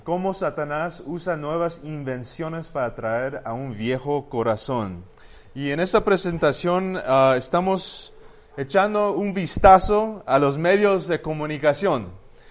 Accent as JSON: {"language": "Spanish", "region": "California", "country": "United States", "tie": "born or raised there", "also_born_or_lived": "Antigua, Guatemala", "said": "yo nací en California, me crecí ahí, pero viví en Antigua 2 o 3 años. Mis papás tuvieron un restaurante vegetariano aquí. Mi papá también plantó una iglesia en San Lucas y ahí vivimos. Después me moví de regreso a California, estudié ahí"}